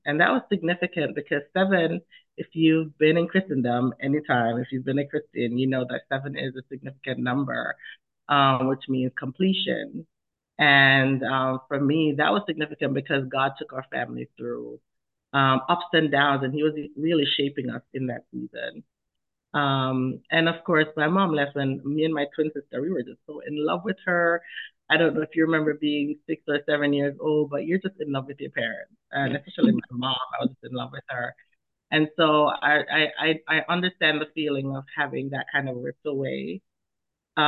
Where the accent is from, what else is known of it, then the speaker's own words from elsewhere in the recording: Jamaica; growing up in Jamaica was interesting because, you know, we don't have as much, or we didn't. I mean, I can't say that for everyone who lived in Jamaica. But growing up was difficult because we had some financial challenges.